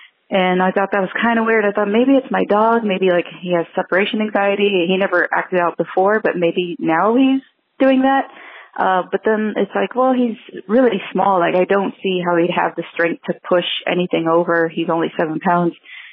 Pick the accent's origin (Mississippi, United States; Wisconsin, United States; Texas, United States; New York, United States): Texas, United States; San Antonio; I'm from San Antonio, Texas.